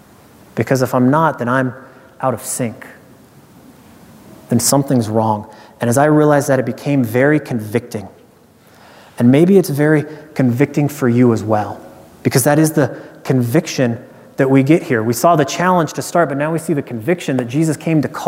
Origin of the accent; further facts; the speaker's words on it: Nebraska, United States; And I'm a bumpkin from Nebraska who just got there.